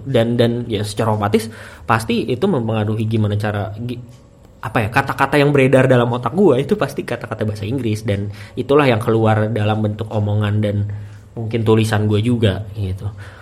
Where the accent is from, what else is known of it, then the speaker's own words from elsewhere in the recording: Bekasi, West Java, Indonesia; Dan gue gak bisa berbahasa Kalimantan, gue gak bisa berbahasa Banjarmasin atau Samarinda. Tapi gue dari kecil ditinggal di Bekasi, tapi gue gak bisa bahasa Sunda juga gitu.